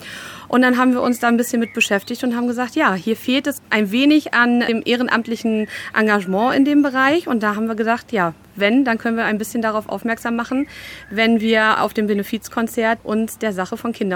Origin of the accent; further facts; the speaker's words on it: Müden, Germany; born there; ich bin 33 Jahre und ich komme gebürtig aus Müden.